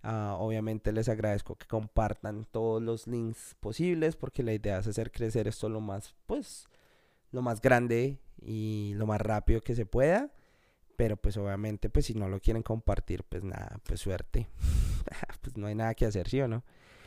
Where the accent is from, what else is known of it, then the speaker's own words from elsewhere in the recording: Colombia; Entonces yo dije, no, yo soy colombiano. Quiero ser